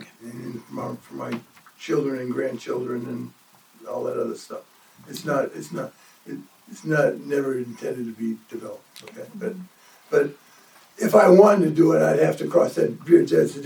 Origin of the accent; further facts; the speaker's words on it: Laconia, New Hampshire, United States; I grew up in Laconia, okay, and the first thing I bought when I graduated from college was that piece of land. And it's always been my intention of doing something back here in New Hampshire.